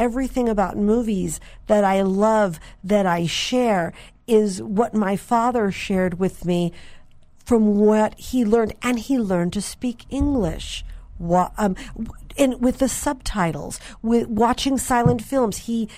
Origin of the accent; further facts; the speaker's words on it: Hollywood, California, United States; Because growing up in Hollywood, he would take me to this little bank on Hollywood Boulevard, and I looked forward to it.